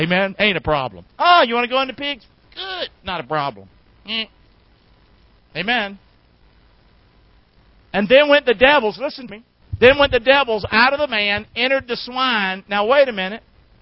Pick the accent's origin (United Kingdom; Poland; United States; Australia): United States; Deep South; We're raised a certain way. I was raised in the Deep South. Segregated.